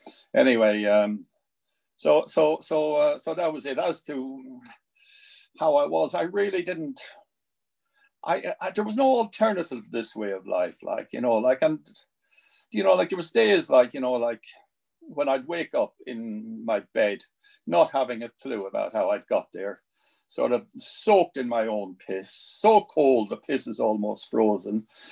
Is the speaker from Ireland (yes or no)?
yes; Wexford, Leinster, Ireland; also born or lived in Dublin; As I was saying earlier, I come from Wexford, and I kind of went off to Dublin when I was 17.